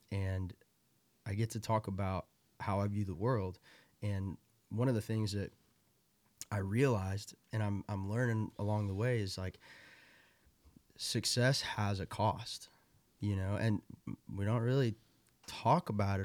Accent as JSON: {"language": "English", "town": "Tulsa", "region": "Oklahoma", "country": "United States", "tie": "born or raised there", "said": "growing up in Tulsa, like when people come through Kane's Ballroom and they would talk about some coffee shop down the road that they went to."}